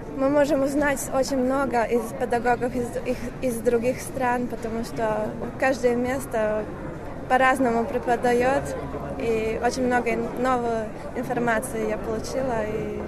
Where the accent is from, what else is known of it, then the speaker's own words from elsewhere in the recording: Latvia; я представитель из Латвии.